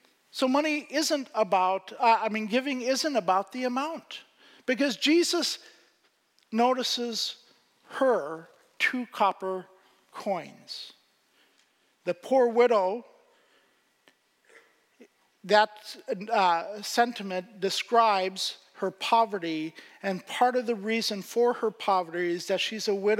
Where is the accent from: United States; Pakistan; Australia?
Pakistan; where I grew up in Pakistan, poverty is very, very different than it is here.